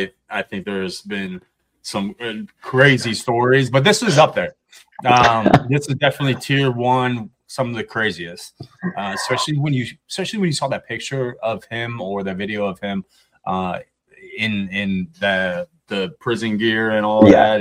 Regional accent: Ohio, United States; so I am from Ohio. Grew up, with a bunch of Ohio State fans.

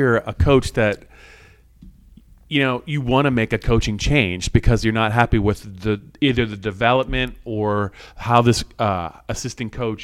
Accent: Pennsylvania, United States; the Dotson kid from Nazareth, which is right in my own backyard from where I grew up in the Lehigh Valley.

